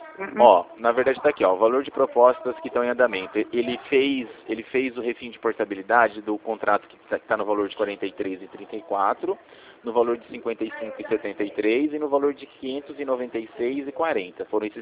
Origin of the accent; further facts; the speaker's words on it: Rio Claro, São Paulo, Brazil; eu sou de Rio Claro, né?